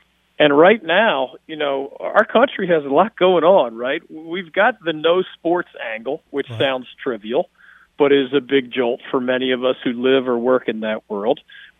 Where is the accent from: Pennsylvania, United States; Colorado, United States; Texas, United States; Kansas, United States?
Pennsylvania, United States; Philadelphia; now in North Carolina, United States; I mean, I grew up in Philadelphia where it's 95% pro sports, and the colleges have to do something spectacular to get in the headlines.